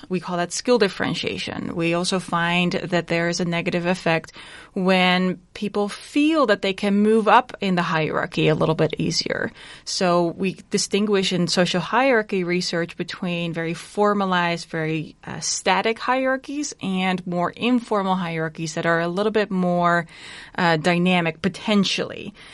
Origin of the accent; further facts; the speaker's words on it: Netherlands; moved away as an adult; now in United States; So I am a recent transplant to Iowa. I'm born and raised in the Netherlands, where I did my undergraduate, my master's, and my graduate studies. And I moved to the United States about 3.5 years ago.